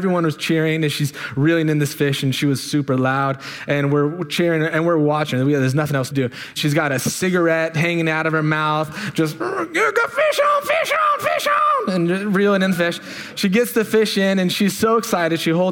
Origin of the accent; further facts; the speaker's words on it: Oregon, United States; So when I was a teenager, I grew up in Eastern Oregon, Northeastern Oregon, in a logging town.